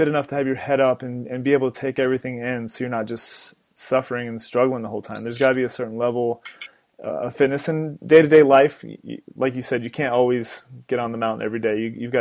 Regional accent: Florida, United States; I grew up in South Florida and there's adventure there, but it's not, I live in Colorado now.

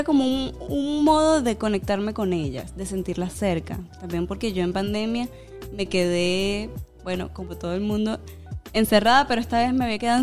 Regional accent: Zulia, Venezuela; Pero en fin, ese apellido es indígena. Bueno, ¿cómo soy maracucha? Bueno, mi mamá es maracucha, mi papá de los Llanos

